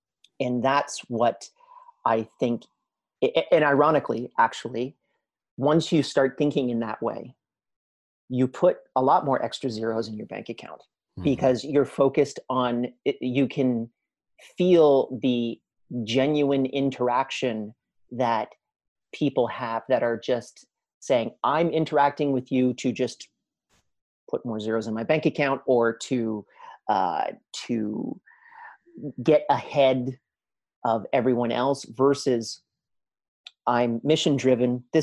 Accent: Canada; one of the best schools that I could afford as a Canadian.

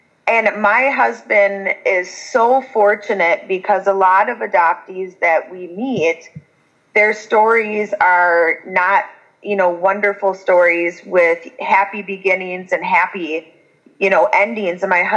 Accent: Minnesota, United States; But growing up in Minnesota, it's really weird because we see two different sides of it.

